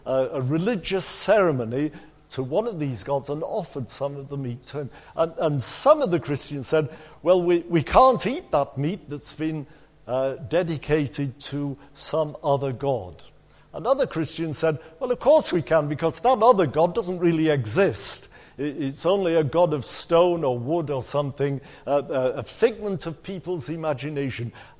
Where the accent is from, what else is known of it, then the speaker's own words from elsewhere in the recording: Blackpool, North West England, United Kingdom; I was born and brought up in Blackpool, as some of you probably know.